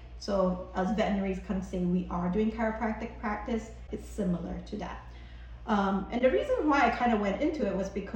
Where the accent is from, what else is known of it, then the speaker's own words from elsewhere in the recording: Singapore; I think this also comes into me growing up in Singapore. I have Asian moms and grandma.